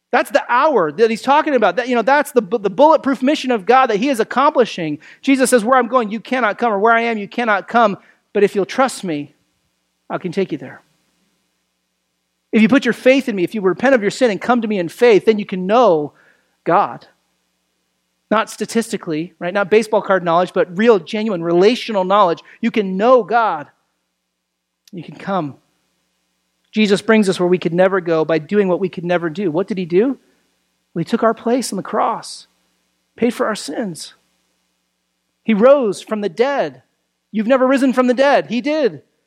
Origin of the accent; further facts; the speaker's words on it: Tennessee, United States; born there; I was born in Tennessee, you lived in Michigan for a while.